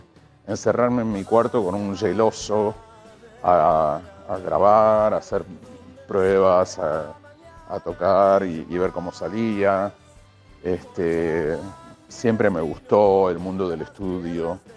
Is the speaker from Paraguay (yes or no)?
no; Argentina